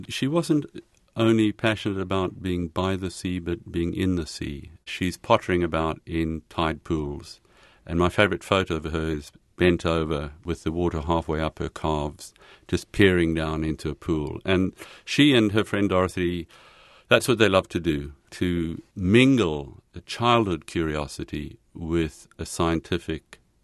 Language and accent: English; South Africa; growing up in South Africa. I'd come across The Edge of the Sea, and I lived on the edge of the sea, 10 minutes from the Indian Ocean